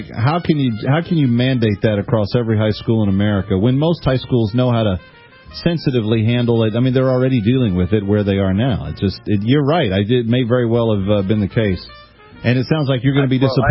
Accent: New York, United States; from New York, signing off.

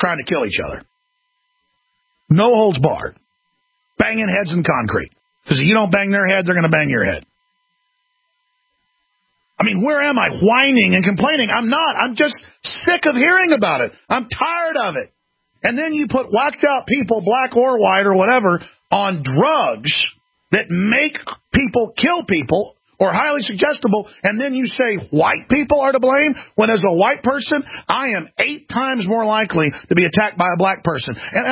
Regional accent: Dallas, Texas, United States; I've been in savage Conan the Barbarian fights growing up in Dallas, Texas, ladies and gentlemen, and it was almost always racial or territorial.

